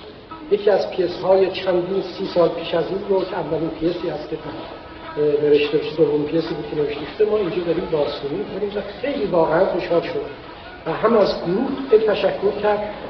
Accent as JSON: {"language": "Persian", "country": "Iran", "moved": "yes", "said": "همه تون و هموطنان عزیزم که دور از ایران هستیم دوست دارم،"}